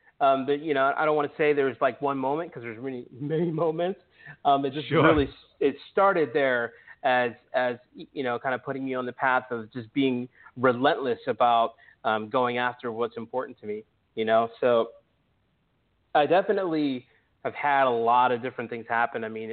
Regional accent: Pittsburgh, Pennsylvania, United States; I grew up in Pittsburgh. Inner city, if you guys aren't familiar with Pittsburgh, really kind of a blue collar steel town.

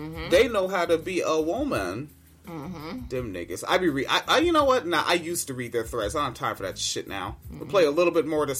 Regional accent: Spanaway, Washington, United States; also born or lived in Tacoma; I remember growing up in Washington State, from Spanaway to Tacoma, there was always a nice handful of black kids when I was a kid

